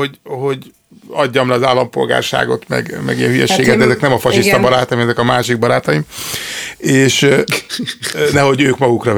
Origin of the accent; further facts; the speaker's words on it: Mór, Fejér, Hungary; born there; Azért... Móron születtem.